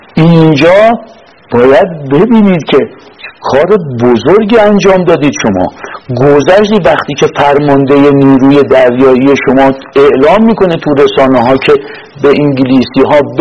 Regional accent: Iran; پا گفتم من بچه ایران

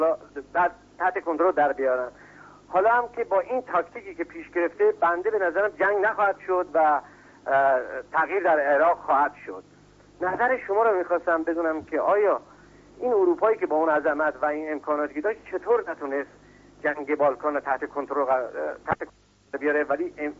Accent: Iran; بنده به عنوان یک ایرانی اونو تایید میکنم

